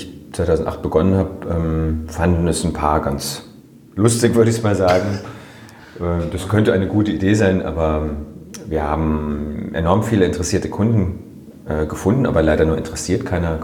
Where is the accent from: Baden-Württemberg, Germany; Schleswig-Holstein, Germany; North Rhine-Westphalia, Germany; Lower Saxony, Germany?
Baden-Württemberg, Germany; Freiburg; also born or lived in Netherlands; Ich bin hier in Freiburg groß geworden